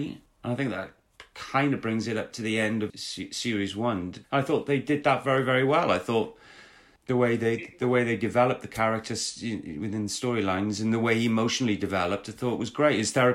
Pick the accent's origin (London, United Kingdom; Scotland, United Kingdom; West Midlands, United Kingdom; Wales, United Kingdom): Wales, United Kingdom; accent: Welsh; I'm Welsh, and you don't get to hear Welsh accents on at that time